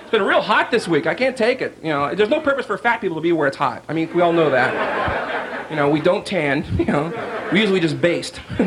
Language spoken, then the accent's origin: English; Ohio, United States; I mean, like, I'm from Ohio originally. For some reason, it's a terrible state for mascots.